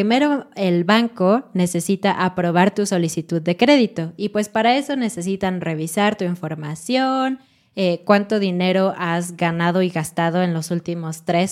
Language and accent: Spanish; Mexico; sí somos mexicanos